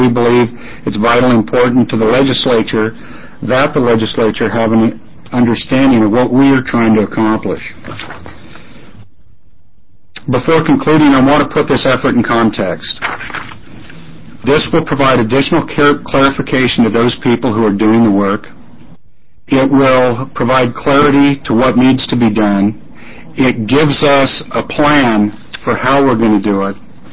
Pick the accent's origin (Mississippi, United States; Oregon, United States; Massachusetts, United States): Oregon, United States; Roseburg; I grew up in Roseburg. Almost everybody heated their home with wood heating.